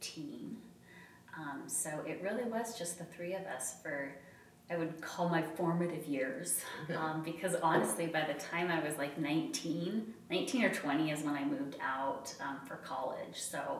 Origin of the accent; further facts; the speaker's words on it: Utah, United States; And that's where I have stayed. I grew up in Utah. I went to school in Utah, and I've stayed in Utah.